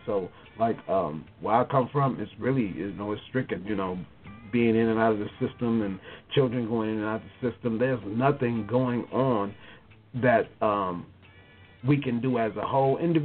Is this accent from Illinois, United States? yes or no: yes; Chicago, Illinois, United States; Man, I come from Chicago. The community, its street name is known as the Low End, otherwise Bronzeville. I'm particularly from 47th Street in that community.